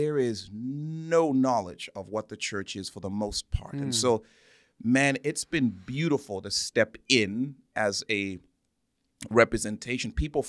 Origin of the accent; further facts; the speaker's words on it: Zambia; also born or lived in England; So I was born there, raised in Zambia, because that's where my family's from. That's where we lived. That's where my lineage, heritage, all of that is from Zambia.